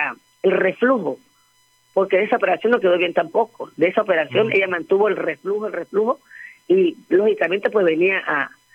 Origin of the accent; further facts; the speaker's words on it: Venezuela; yo vengo de Venezuela, vine a acompañar a mi sobrina